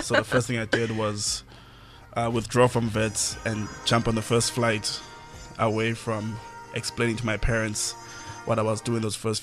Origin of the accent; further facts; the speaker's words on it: South Africa; first language Zulu; English is a second language; But to me personally, I'm very happy about being a South African and being a Zulu speaker.